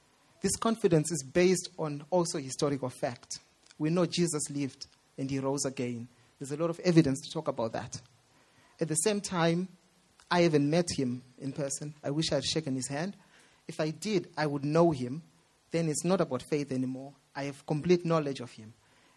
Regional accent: Zimbabwe; I grew up in Zimbabwe where Christians are the majority.

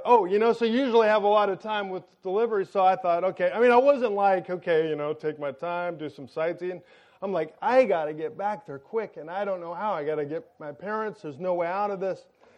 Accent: United States; by the way, I'm an American, so I can make fun of America

